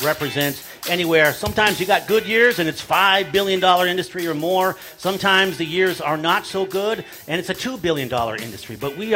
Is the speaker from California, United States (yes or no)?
no; Montana, United States; We are from Montana for Montana, Voices of Montana.